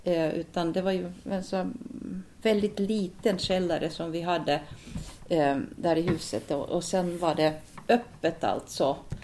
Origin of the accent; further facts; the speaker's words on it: Southern Finland, Finland; Jag är uppvuxen i södra Finland på en bondgård. Och mitt barndomshem var ett rätt gammalt hus i byggt i början på 1900-talet.